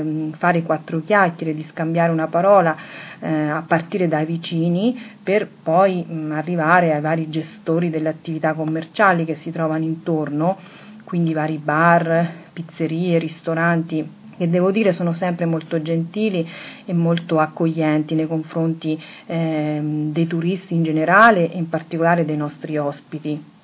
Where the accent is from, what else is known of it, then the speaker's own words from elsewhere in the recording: Todi, Umbria, Italy; born there; sono nata a Todi, una cittadina medievale situata in Umbria, dove attualmente vivo e lavoro.